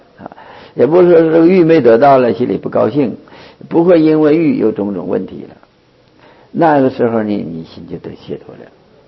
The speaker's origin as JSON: {"language": "Chinese", "region": "Northeast China", "country": "China", "said": "我们东北人说的话叫老坛儿"}